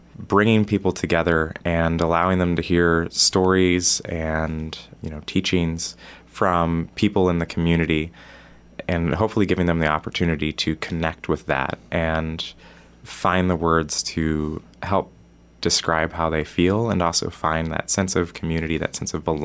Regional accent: La Salle, Illinois, United States; I'm originally from La Salle, Peru area.

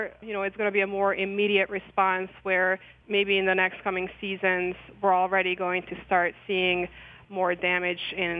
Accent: Hungary; moved away as an adult; I'm from Hungary, and so I studied horticulture in Hungary

